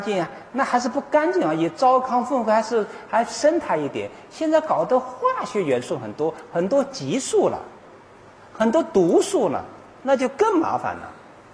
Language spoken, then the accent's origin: Chinese; China; 现在我们中国人吃肉食吃得太多了